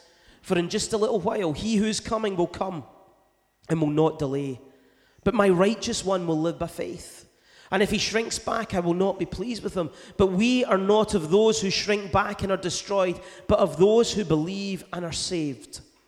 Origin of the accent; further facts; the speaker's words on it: Greenock, Scotland, United Kingdom; So I know I come from Greenock, but I do know that 10 follows, or 10 comes before 11.